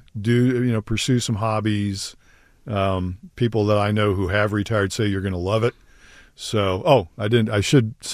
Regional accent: North Carolina, United States; I grew up on the Duke campus because my father worked there.

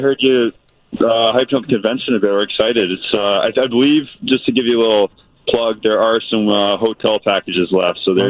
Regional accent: Columbus, Ohio, United States; born or raised there

